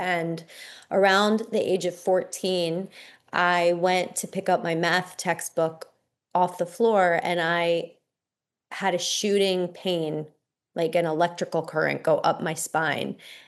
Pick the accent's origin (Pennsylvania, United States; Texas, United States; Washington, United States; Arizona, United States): Pennsylvania, United States; And I grew up in the Lyme Belt. I grew up in rural Pennsylvania, right outside of Philadelphia